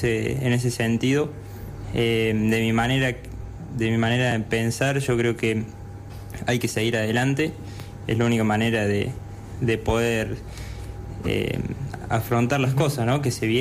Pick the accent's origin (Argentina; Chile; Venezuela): Argentina; Salsipuedes, Córdoba; now in Río Cuarto, Argentina; No, soy de un pueblo llamado Salsipuedes, en el centro de Córdoba, departamento Colón, así que ahí provengo.